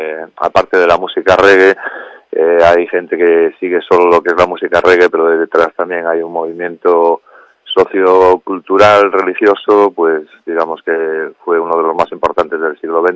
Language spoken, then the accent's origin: Spanish; A Coruña, Galicia, Spain; born there; also born or lived in Ferrol; Yo nací en Coruña, pero estuve viviendo en Ferrol